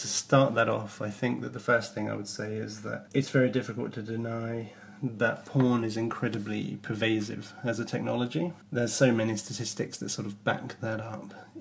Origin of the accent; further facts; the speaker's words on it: United Kingdom; there was nothing critical about pornography in my education as a British teenager